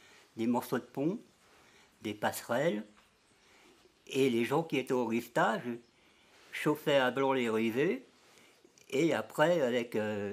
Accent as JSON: {"language": "French", "town": "Pont-à-Mousson", "region": "Grand Est", "country": "France", "tie": "born or raised there", "also_born_or_lived": "Strasbourg", "said": "Je venais de la Lorraine, de Pont-à-Mousson. Mais avant Pont-à-Mousson, j'avais vécu à Strasbourg, jusqu'à l'âge de 12 ans."}